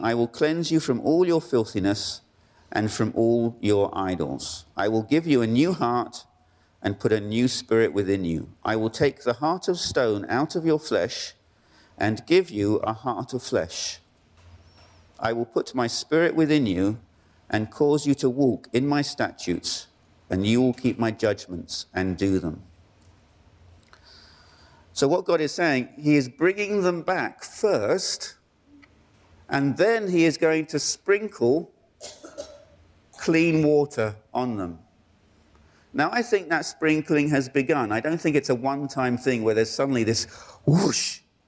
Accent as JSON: {"language": "English", "country": "United Kingdom", "said": "well, I'm British."}